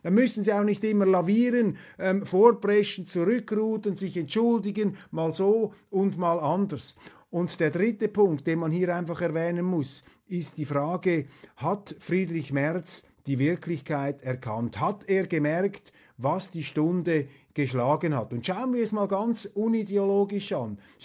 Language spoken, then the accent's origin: German; Switzerland; Und als Schweizer, das muss ich auch immer wieder hinausstreichen, schaue ich ja von außen auf Deutschland.